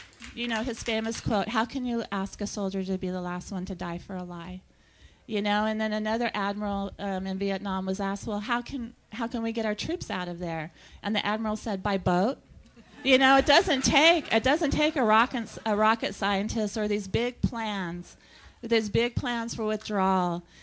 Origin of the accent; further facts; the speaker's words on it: California, United States; You know, I was a mother from California, and I knew he was lying through his teeth.